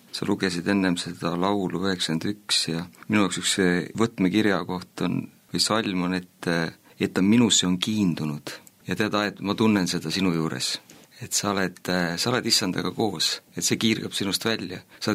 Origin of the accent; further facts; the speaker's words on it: Kuressaare, Saare County, Estonia; ma olen pärit Kuressaarest ja elan seal praegu ka. Ma olen kasvanud mitte usklikus perekonnas.